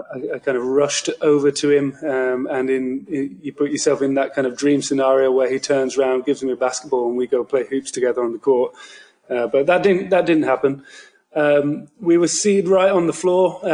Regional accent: United Kingdom; as the listeners can probably tell, I'm from the United Kingdom, so you probably don't hear many hardcore Boston fans speaking with this accent

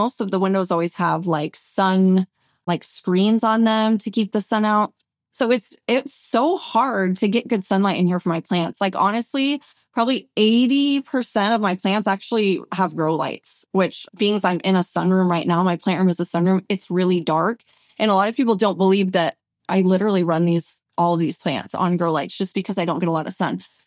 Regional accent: Iowa, United States; moved away as an adult; now in Phoenix, United States; I've spent my entire adult life here in Phoenix in the desert, but I'm from Iowa. So we are moving to be, we're going to be closer with my family and everything

